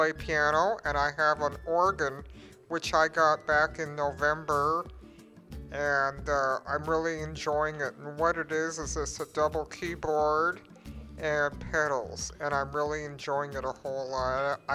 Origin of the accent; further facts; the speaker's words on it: Portland, Oregon, United States; from Portland, Oregon